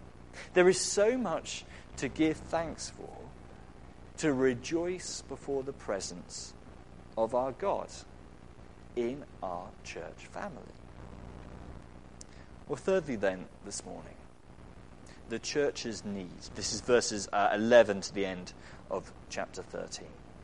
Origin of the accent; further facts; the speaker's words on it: England, United Kingdom; this may be in part because we're English, or at least British